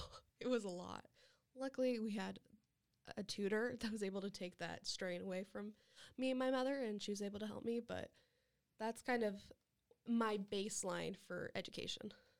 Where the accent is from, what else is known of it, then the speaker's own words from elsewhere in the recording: Nebraska, United States; because I grew up in Nebraska